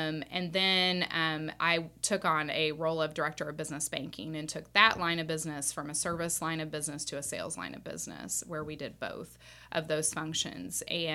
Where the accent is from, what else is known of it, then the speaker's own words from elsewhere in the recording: Higginsville, Missouri, United States; now in Springfield, United States; So I am not a native of Springfield. I grew up in Higginsville, Missouri, excuse me, which is about 50 miles east of Kansas City. Small town, 5,000 people, came to Springfield for school back in 1995